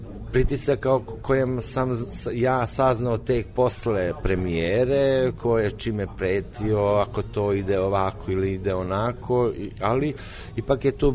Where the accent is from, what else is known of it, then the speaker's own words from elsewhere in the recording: Hungary; pošto sam još kao i Mađar